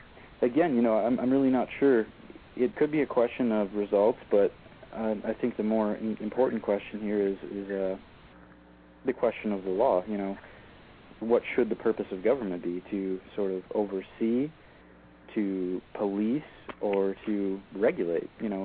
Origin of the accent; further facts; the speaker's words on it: United States; I think that, you know, as an American, my views are very similar to yours, Joe